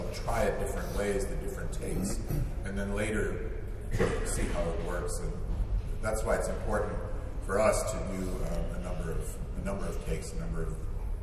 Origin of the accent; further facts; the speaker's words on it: Cleveland, Ohio, United States; my teachers, when I was young, I grew up in Cleveland.